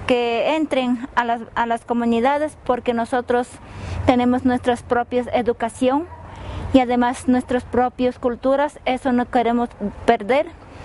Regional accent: Sarayaku, Pastaza, Ecuador; soy de Sarayaco, soy dirigente de mujer, que pertenezco a la organización del pueblo de Sarayaco.

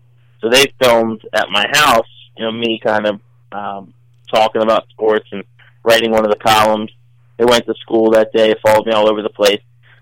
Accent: King George County, Virginia, United States; either Pittsburgh-based or, you know, in King George County, my hometown.

